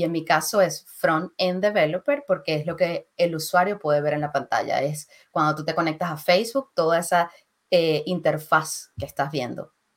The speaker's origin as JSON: {"language": "Spanish", "country": "Venezuela", "moved": "as an adult", "lives_now": "Scotland, United Kingdom", "said": "como ya Saúl les comentó. Vengo de Venezuela. Actualmente vivo en Escocia. Vivo y trabajo en Escocia, en Reino Unido. Y bueno, yo me gradué como bibliotecóloga de la Universidad Central de Venezuela."}